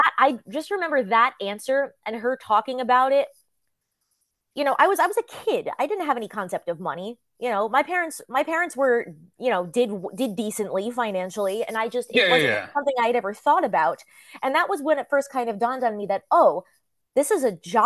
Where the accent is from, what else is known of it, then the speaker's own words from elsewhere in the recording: Yorktown, New York, United States; I'm from Westchester County originally. I grew up in Yorktown.